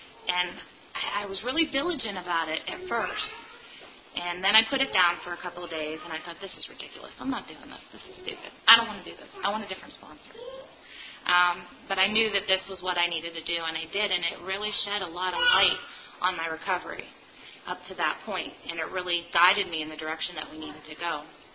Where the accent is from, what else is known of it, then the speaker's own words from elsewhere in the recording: Indiana, United States; I'm an addict from Indiana.